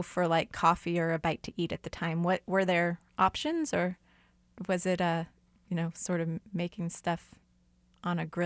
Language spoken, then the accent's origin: English; Kansas City, Missouri, United States; You know, I grew up in Kansas City